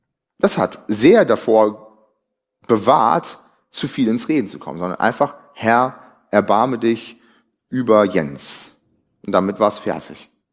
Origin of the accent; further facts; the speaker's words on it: North Rhine-Westphalia, Germany; Im Ruhrgebiet würde man sowas Moppern nennen, wo ich herkomme.